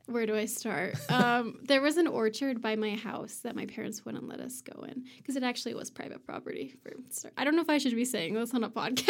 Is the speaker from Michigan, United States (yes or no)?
no; Orem, Utah, United States; moved away as an adult; also born or lived in Hawaii; Well, I grew up in Orem, so super exotic. and I lived in Orem up until I moved to Hawaii when I was 18.